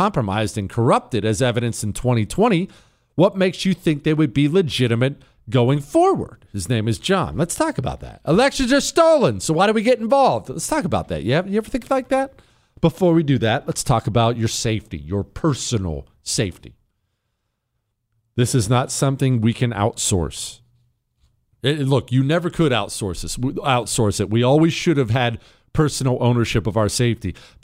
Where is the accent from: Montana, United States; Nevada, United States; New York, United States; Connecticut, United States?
Montana, United States; also born or lived in Utah / Colorado; I'm from Montana. I'm used to beauty. You know, I grew up in Montana, Utah, Colorado, Denver, Salt Lake City. I grew up in the Rocky Mountains, beautiful mountains.